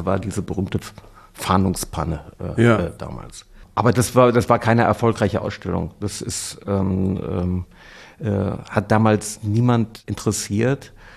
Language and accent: German; Cologne, North Rhine-Westphalia, Germany; born there; als geborener Kölner